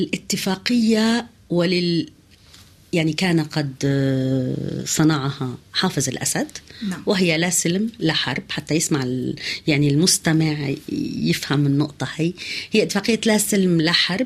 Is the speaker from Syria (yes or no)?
yes; Syria; واللي نحن كتير خايفين صراحة كسوريين أنه ما تقوم تأخذ أراضي